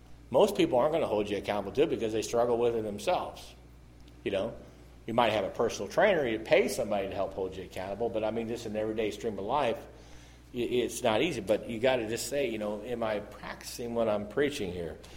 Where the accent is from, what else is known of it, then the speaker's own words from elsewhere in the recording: the Ozarks, United States; you know, I'm a country boy. I grew up in the Ozark Mountains.